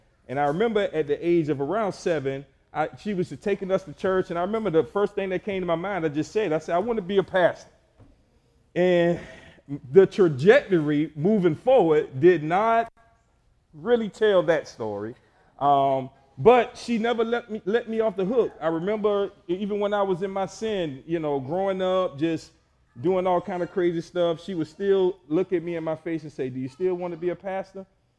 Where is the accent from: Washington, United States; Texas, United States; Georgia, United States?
Georgia, United States; Savannah; I'm from Savannah, Georgia. I grew up on the west side of Savannah.